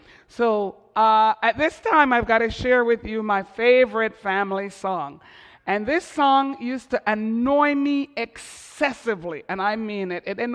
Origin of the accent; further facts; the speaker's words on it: Montreal, Quebec, Canada; also born or lived in Ottawa; Growing up in Montreal and then in Ottawa